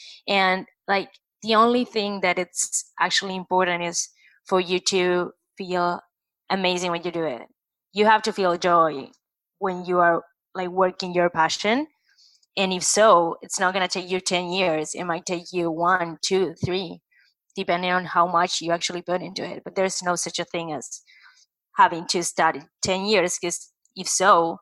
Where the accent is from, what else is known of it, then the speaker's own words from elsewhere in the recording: Uruguay; And I'm from Uruguay, so that's South America.